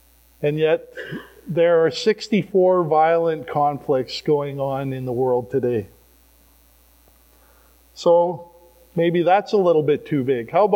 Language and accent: English; Alberta, Canada; I grew up in Alberta, where we had the Battle of Alberta between Edmonton and Calgary.